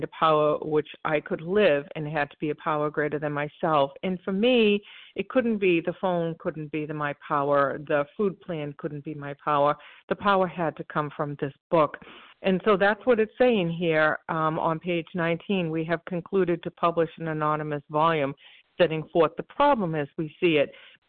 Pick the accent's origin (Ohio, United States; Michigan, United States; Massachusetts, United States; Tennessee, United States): Massachusetts, United States; I'm from Massachusetts.